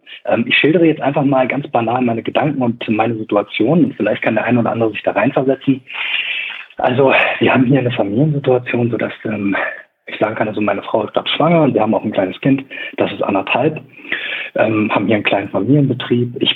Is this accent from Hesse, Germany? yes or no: no; Braunschweig, Lower Saxony, Germany; ich komme auch aus Braunschweig.